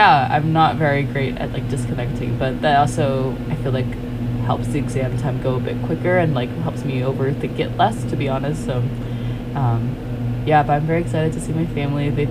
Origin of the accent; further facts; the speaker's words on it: Hong Kong; now in United States; because sometimes when I bring up to people that I'm from Hong Kong, a lot of the questions I get here in the US are about the education system in Hong Kong